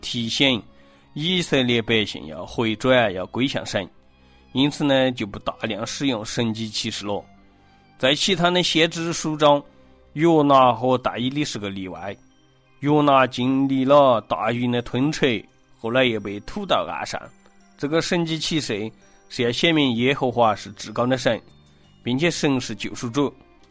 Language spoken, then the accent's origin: Chinese; China; 有点像我们中国人觉得每个领域每个自然现象都有神明来管理